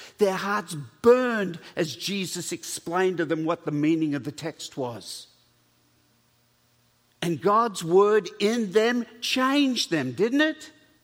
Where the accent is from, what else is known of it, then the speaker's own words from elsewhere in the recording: California, United States; also born or lived in Australia; You see, I'm both a Californian and Australian, and so sun is what I look forward to.